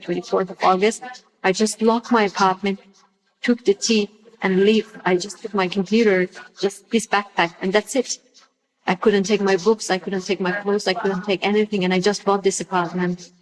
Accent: Afghanistan; I grew up in Central Afghanistan, I go to school there, and then I went to Kabul.

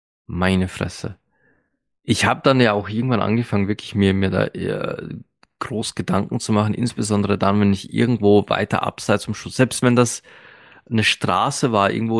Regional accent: Linz, Upper Austria, Austria; born or raised there

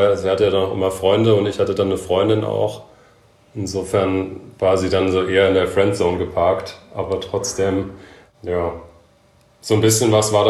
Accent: Wiesbaden, Hesse, Germany; in meiner Heimatstadt in Wiesbaden

